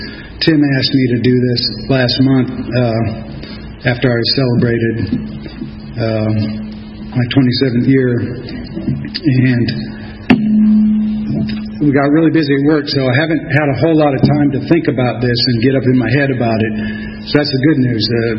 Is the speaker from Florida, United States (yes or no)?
yes; Tampa, Florida, United States; born there; But anyway, I was born in Tampa, Florida, 1956. Youngest of four kids.